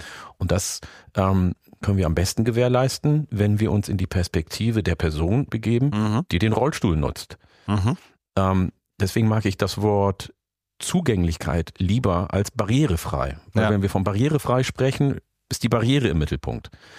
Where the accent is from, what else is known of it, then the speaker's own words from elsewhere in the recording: Oromia, Ethiopia; born there; German is a second language; Ich bin in Oromia geboren, ihr nicht.